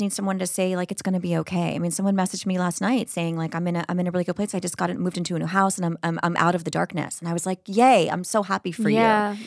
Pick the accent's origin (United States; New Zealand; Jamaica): United States; Florida; also born or lived in New York; I grew up in Florida for a little bit when my mom had agoraphobia and we had to like move from New York when I was a kid, like to my grandma's for fourth grade